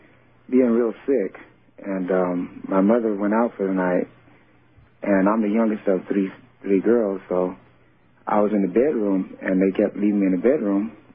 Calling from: Salt Lake City, Utah, United States; from Salt Lake City.

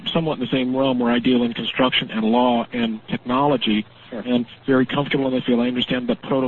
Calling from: Lake Tahoe, United States; I'm calling from Lake Tahoe.

